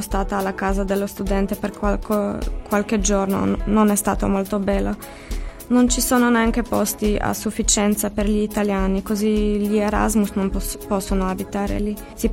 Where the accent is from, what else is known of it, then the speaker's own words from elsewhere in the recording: Ljubljana, Slovenia; Italian is a second language; now in Cagliari, Italy; Da Ljubljana, Slovenia.